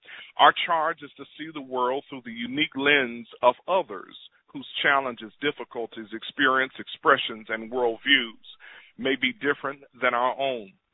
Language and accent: English; Atlanta, Georgia, United States; I grew up in Atlanta, Georgia, cradle of the American Civil Rights Movement, and although I am just 43 years old